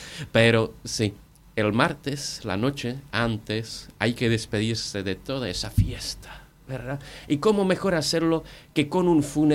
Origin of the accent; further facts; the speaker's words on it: Czechia; Spanish is a second language; Pero lo que sí, hasta en mi pueblo, lo que conocemos muy bien es el último día, digamos, el martes antes del miércoles.